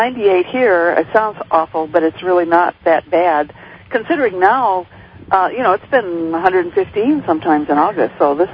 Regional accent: Chicago, Illinois, United States; I remember. I'm originally from Chicago.

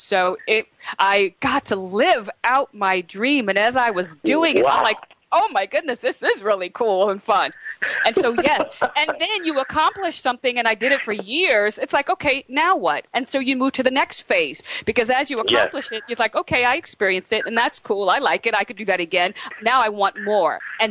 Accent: New Jersey, United States; especially, you know, a young woman growing up in New Jersey, you want to sing, what's wrong with you?

